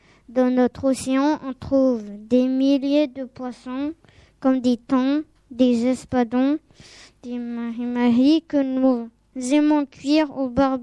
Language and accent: French; French Polynesia; Chez moi, en Polynésie, il y a 118 îles pleines de cocotiers, de mer et de plages de sable blanc.